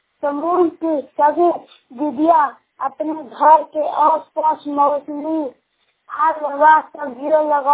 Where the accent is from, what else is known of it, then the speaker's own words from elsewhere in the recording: Nalanda, Bihar, India; घर को post colour थाना के लहरा जिला नालंदा बिहार के रहने वाला हूँ।